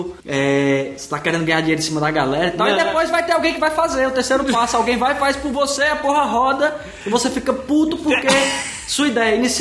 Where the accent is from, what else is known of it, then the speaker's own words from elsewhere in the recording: Brazil; como brasileiro, nós, como Brasil, chamar todos nós